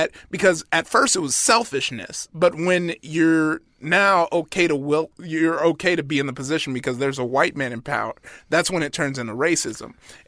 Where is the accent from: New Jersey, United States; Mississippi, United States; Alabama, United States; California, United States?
California, United States; Compton; just from my experience growing up in Compton as an American black dude